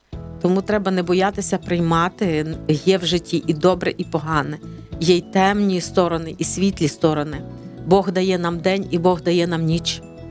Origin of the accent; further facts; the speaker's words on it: Western Ukraine, Ukraine; Ми з Західної України, там фактично не було ні одної родини, яка би не постраждала від репресій.